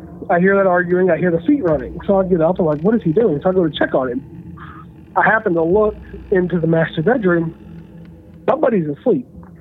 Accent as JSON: {"language": "English", "region": "Tennessee", "country": "United States", "lives_now": "Washington, United States", "said": "I'm from Tennessee, but I'm calling from DC area."}